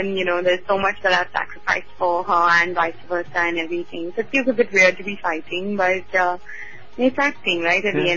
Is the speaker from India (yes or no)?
yes; India; being a woman, being Indian, being brought up a certain way that we all have been brought up